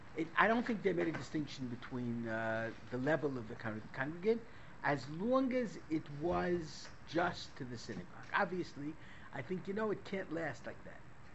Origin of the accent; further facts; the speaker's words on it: Brooklyn, New York, United States; I mean, I was a kid from Brooklyn who didn't know from, the only elevators that we had were creaky